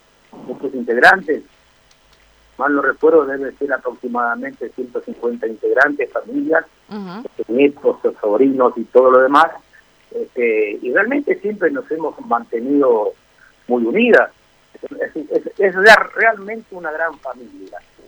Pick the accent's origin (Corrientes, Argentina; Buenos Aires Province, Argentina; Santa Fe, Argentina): Santa Fe, Argentina; Avellaneda; Yo hace 70 y algo de años nací en Avellaneda, viviendo en Avellaneda.